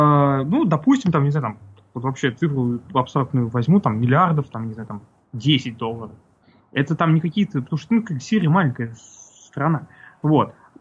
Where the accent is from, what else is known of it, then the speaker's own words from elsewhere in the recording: Tatarstan, Russia; Там турки у нас, вот, например, там я из Татарстана, да, в Татарстане 5 заводов турецких.